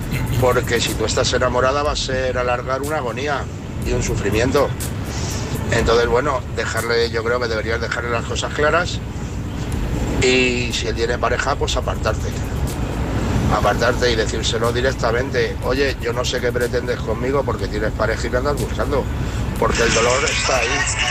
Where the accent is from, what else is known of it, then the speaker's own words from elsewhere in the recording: Toledo, Castilla-La Mancha, Spain; de Toledo, ya dirección Valencia, en ruta.